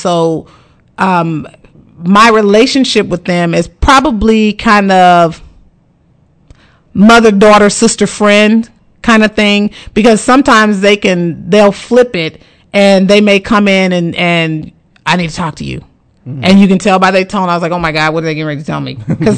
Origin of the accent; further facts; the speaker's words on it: Kansas City, United States; if I'm here, because I'm from Kansas City, I host a orphan's Thanksgiving or an orphan's Christmas.